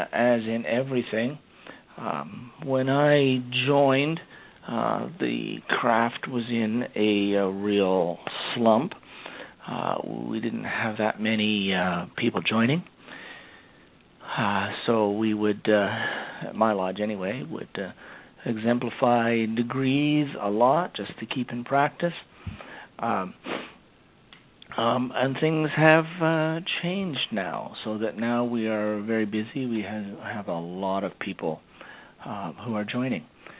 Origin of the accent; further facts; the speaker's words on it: Waterloo, Ontario, Canada; I'm from Waterloo, Ontario.